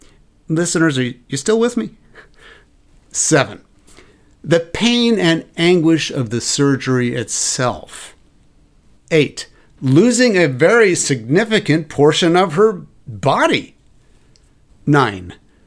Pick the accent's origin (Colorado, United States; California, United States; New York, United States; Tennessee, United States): California, United States; Okay, I'm a mystic from California.